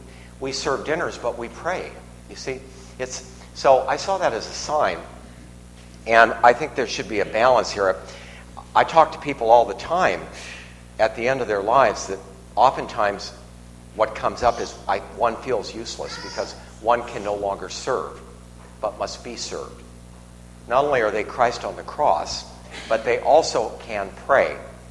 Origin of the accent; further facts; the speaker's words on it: Cleveland, Ohio, United States; But I'm from Cleveland, so anyway, it's all right. For a good cause, I'll go back to Cleveland, you know.